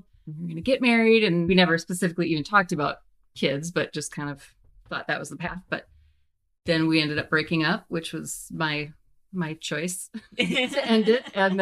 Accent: Minnesota, United States; moved away as an adult; And yep, I'm originally from Minnesota, came to college here and never left.

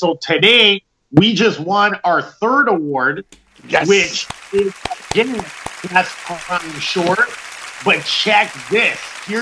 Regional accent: Canada; you guys are American, but I'm Canadian.

